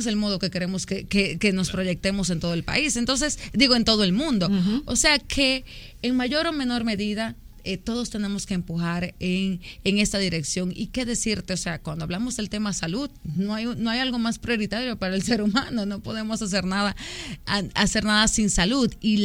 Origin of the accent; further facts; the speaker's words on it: Dominican Republic; como somos cálidos los dominicanos.